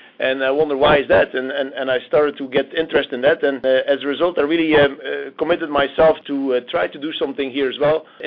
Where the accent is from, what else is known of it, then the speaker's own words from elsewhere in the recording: Belgium; now in Rocky Face, United States; I say Rocky Face, Georgia. That's where I live, but obviously that's not where I'm from originally. I am from Belgium. I've been here for 20 years, and the U.S. is my country right now